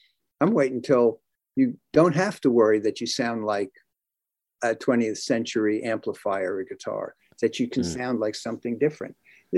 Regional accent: Brooklyn, New York, United States; born or raised there

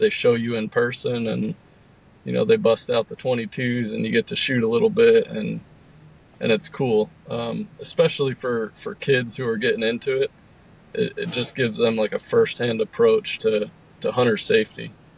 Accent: Pennsylvania, United States; even my home state of Pennsylvania, I buy elk points in Pennsylvania.

